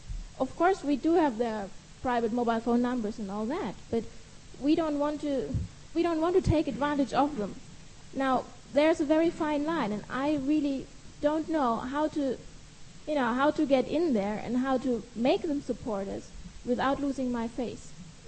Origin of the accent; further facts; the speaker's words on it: Albania; I'm from Albania, and Albania has probably the most corrupt government in the world.